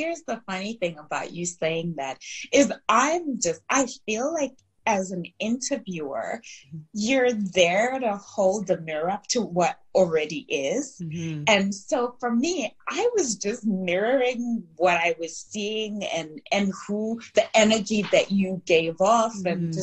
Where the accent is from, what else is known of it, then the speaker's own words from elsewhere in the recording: Zimbabwe; So I was born and raised in Zimbabwe, and I literally was born in a mud hut with no running water, no electricity.